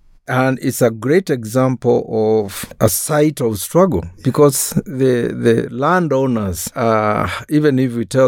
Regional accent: Kitui, Kitui County, Kenya; But growing up in Kitui, a lot of disputes were settled through the Kithito oath.

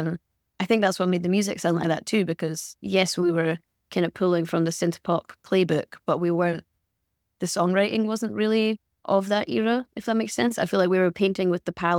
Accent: Glasgow, Scotland, United Kingdom; now in Los Angeles, United States; I don't think as a Glaswegian person I'm used to this level of sunshine.

